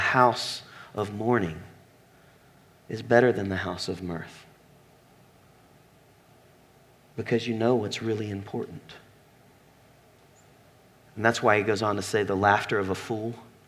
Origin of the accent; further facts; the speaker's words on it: the South, United States; I'm from the South. Big brother is Bubba.